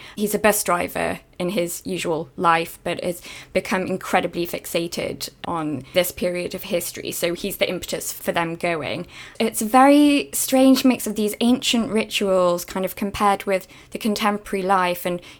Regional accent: North East England, United Kingdom; which I was brought up in Northumberland and those are few and far between

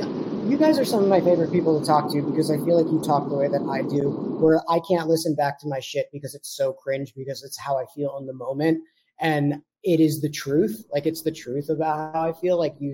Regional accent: Tucson, Arizona, United States; because I grew up in Tucson

